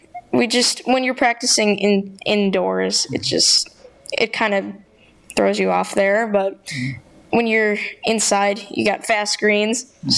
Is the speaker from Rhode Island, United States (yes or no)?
no; South Barrington, Illinois, United States; I'm 11 years old, and I'm from South Barrington, Illinois.